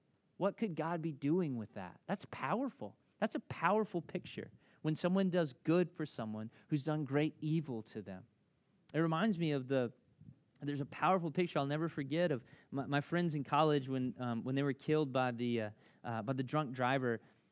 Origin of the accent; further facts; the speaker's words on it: Memphis, Tennessee, United States; moved away; And you know, like I grew up in Memphis. You know, when you go to your hometown